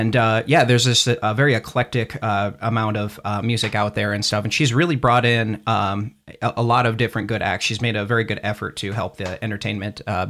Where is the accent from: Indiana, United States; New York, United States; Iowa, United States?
Iowa, United States; Panora; I love those shows because I'm from a small town. I'm from Panora.